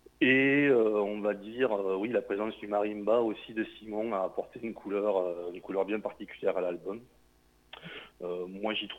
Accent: Nouvelle-Aquitaine, France; on est vraiment en plein Sud Gironde, moi je suis de Pont-d'Oie, donc on est vraiment un groupe local

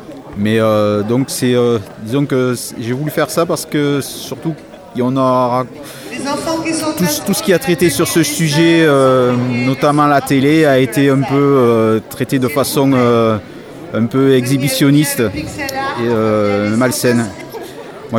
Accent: Agen, Nouvelle-Aquitaine, France; Oui, oui, c'est ça, je suis d'Agen.

